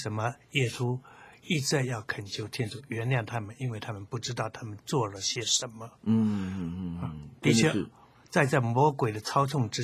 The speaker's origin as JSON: {"language": "Chinese", "country": "China", "said": "所以我们中国人常讲了什么？"}